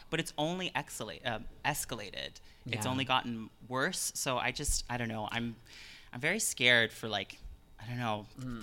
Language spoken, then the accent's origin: English; Canada; it's really frustrating to watch as a Canadian because it's not our country, but we work with these people.